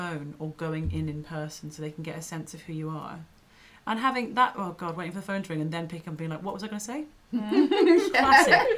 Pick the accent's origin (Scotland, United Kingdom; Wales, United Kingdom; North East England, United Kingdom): Scotland, United Kingdom; Edinburgh; I grew up in Edinburgh, which is another metropolis, but it does not have the same size or scale of scene as London.